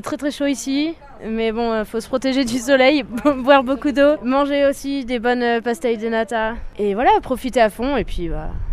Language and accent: French; Saint-Jean-de-Luz, Nouvelle-Aquitaine, France; j'ai 24 ans, je suis du Pays Basque de Saint-Jean-de-Luz